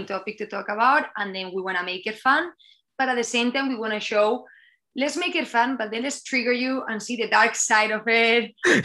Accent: Spain; born there; English is a second language; moved away; I'm not even first. I'm born in Spain. That's my accent.

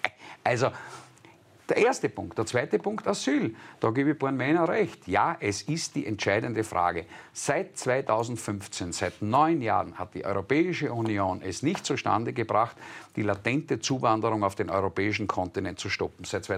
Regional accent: Graz, Styria, Austria; Ich komme aus Graz

